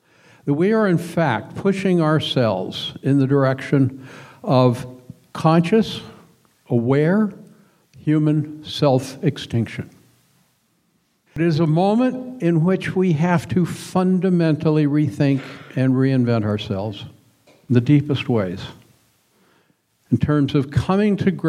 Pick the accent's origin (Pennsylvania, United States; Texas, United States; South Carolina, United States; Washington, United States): Washington, United States; Longview; I grew up down in Longview, Washington, which many of you, I'm sure, know, Lumbertown.